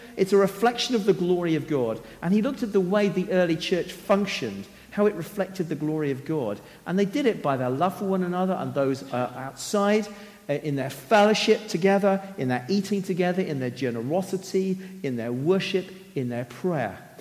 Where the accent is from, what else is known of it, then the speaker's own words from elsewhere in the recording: United Kingdom; I'm male. I'm British. I'm married. I'm a Christian. I'm a husband, a father, a grandfather, a minister.